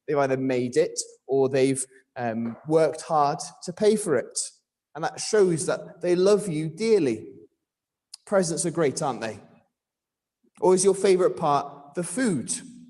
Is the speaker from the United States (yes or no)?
no; London, United Kingdom; when I grew up in London